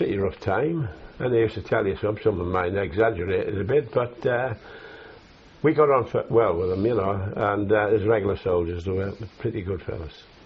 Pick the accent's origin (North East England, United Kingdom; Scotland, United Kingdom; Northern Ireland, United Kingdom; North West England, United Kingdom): North East England, United Kingdom; accent: Geordie; my difficulty in communicating because of my accent. And they used to say, well, you're Geordie